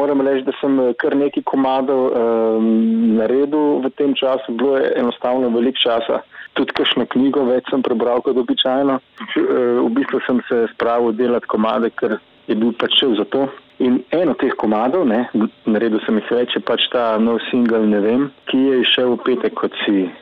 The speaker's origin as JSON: {"language": "Slovenian", "town": "Ljubljana", "region": "Central Slovenia", "country": "Slovenia", "said": "jaz sem pač prišel s svojimi starši iz Ljubljane"}